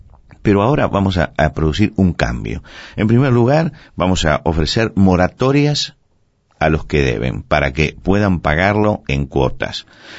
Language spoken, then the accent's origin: Spanish; Argentina; yo recuerdo algunas situaciones de hiperinflación en mi país, la Argentina